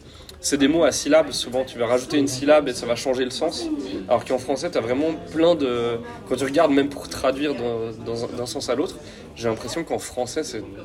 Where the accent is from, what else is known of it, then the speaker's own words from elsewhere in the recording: Geneva, Switzerland; on aime bien jouer chez nous à Genève aussi, mais c'est vrai qu'on a plus joué, je pense, par ici qu'ailleurs en Suisse.